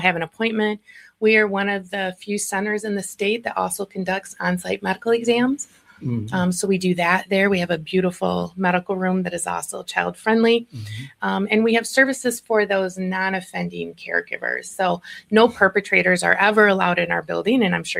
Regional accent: Muskegon, Michigan, United States; now in Whitehall, United States; Born and raised in Muskegon, currently living in Whitehall, so on the northern end of the county.

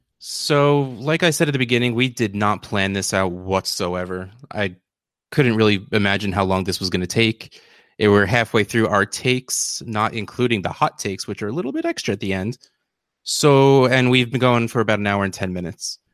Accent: New Jersey, United States; You realize I'm from Jersey, right?

